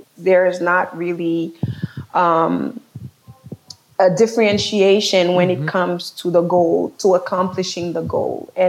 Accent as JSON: {"language": "English", "town": "New York City", "region": "New York", "country": "United States", "tie": "born or raised there", "also_born_or_lived": "Haiti", "said": "being born in Haiti and growing up in New York City"}